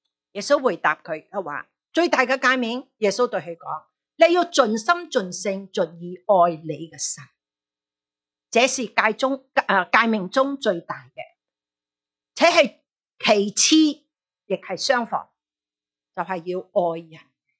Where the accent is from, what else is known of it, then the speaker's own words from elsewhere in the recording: Malaysia; 我是马来西亚的华侨。那马来西亚的华侨的好处是什么呢？我们很小时候就转左面就讲马来话，转右边就讲广东话，